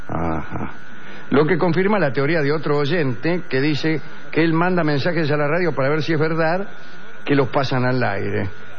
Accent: Ituzaingó, Buenos Aires Province, Argentina; now in Neuquén, Argentina; Soy de Ituzaingó, pero vivo en Neuquén, capital.

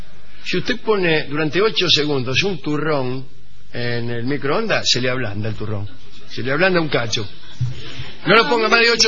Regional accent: Tucumán, Argentina; now in Buenos Aires, Argentina; de Tucumán. Una de las cosas que extraño de cuando vivo en Buenos Aires es ir a verlos al paseo, etcétera.

